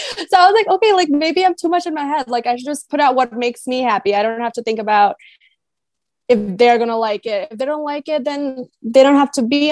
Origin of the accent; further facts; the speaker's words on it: Naperville, Illinois, United States; So, I mean, growing up in Naperville, all of us, I think we have seen enough.